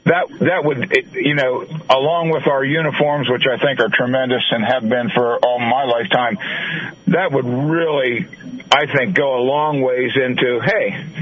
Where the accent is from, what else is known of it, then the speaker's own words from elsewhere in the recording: State College, Pennsylvania, United States; I live in the Juniata Valley School District. I grew up in the State College School District.